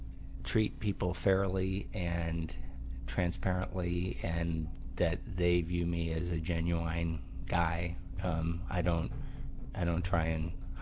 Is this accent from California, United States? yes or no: yes; Livermore, California, United States; I grew up in Livermore, California.